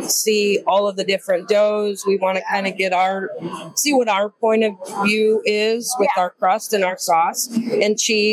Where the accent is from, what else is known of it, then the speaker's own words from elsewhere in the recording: Princeton, Iowa, United States; This is my wife … We're from Princeton, Iowa